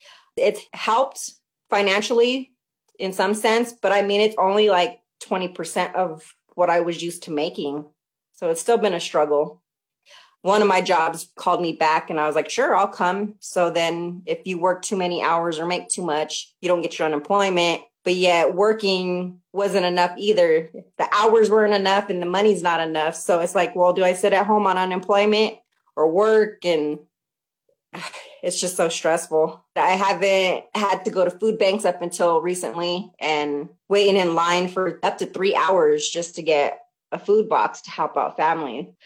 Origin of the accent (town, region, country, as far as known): Greeley, Colorado, United States; born or raised there; now in Denver, United States